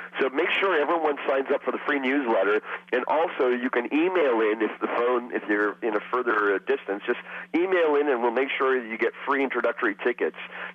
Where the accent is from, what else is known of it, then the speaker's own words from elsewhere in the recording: Canada; India is part of my heritage, part of my lineage, my parents. I'm raised in Canada, but I'm an Indian-Canadian.